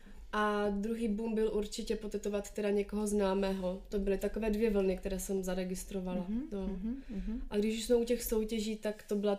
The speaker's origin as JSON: {"language": "Czech", "town": "Opava", "region": "Moravian-Silesian Region", "country": "Czechia", "said": "Já jsem třeba oslovila tím, že jsem z Opavy"}